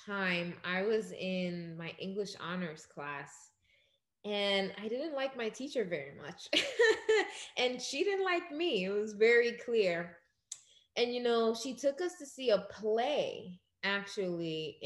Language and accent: English; New York City, New York, United States; Born in Crown Heights, but I grew up in Ozone Park mainly. So that's kind of close to the airport, close to JFK out there.